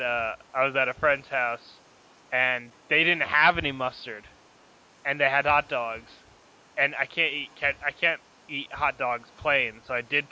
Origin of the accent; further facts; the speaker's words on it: New Jersey, United States; There was a guy in my hometown in Jersey